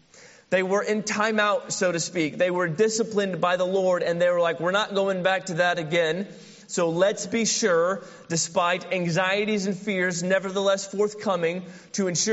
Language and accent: English; St. Louis, Missouri, United States; I grew up in St. Louis with all kinds of unbelievable architectural buildings